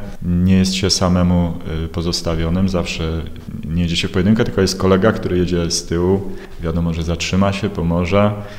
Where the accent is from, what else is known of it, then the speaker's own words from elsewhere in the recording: Września, Greater Poland Voivodeship, Poland; Ja dokładnie jestem z Wrześni.